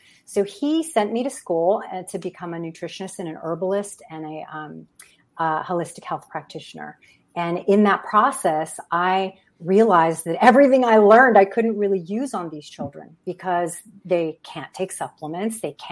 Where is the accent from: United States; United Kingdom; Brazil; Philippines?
United States; New Mexico; also born or lived in El Paso, Texas; And I was born in El Paso, Texas on accident, but I gladly claim to be partly Texan. And, but we're from New Mexico.